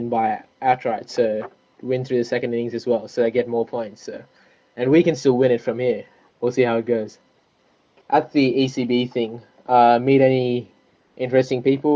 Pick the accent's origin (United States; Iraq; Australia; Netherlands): Australia; from Australia.